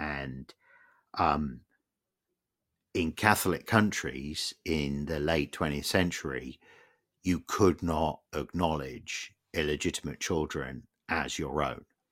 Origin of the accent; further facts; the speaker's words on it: United Kingdom; And I guess as a British motor racing fan, I had encountered some of this side of Ferrari before